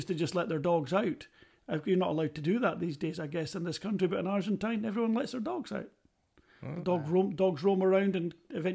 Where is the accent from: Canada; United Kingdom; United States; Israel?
United Kingdom; Scotland; We're from Scotland.